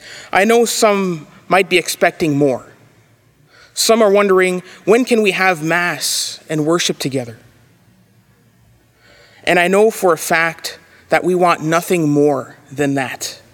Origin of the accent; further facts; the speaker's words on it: Ontario, Canada; I'm from Ontario and I love Ontario, but I don't work for them.